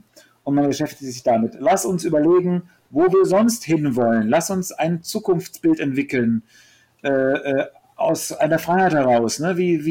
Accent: Munich, Bavaria, Germany; Ich selber bin aus München.

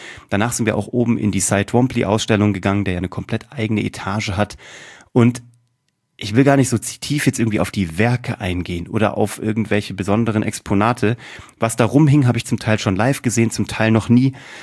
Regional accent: Kassel, Hesse, Germany; Ich komme eigentlich aus einer sehr amateurhaft kunstbegeisterten Familie. Ich bin in Kassel groß geworden.

